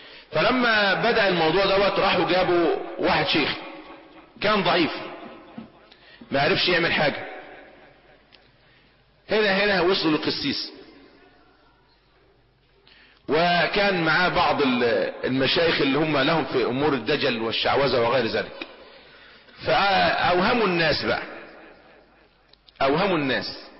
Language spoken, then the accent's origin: Arabic; Upper Egypt, Egypt; وبالاخص عندنا في الصعيد، انا رأيت هذا الامر بنفسي.